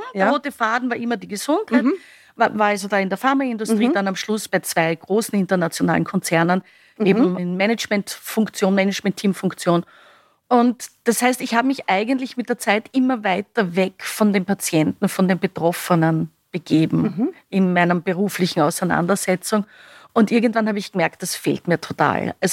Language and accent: German; Graz, Styria, Austria; also born or lived in Vienna; Ich bin eigentlich in Wien geboren, aber habe meine ganze Kindheit und Jugend in der Steiermark verbracht, bin in Graz in die Schule gegangen und dann wieder zum Studium der Veterinärmedizin eben nach Wien gekommen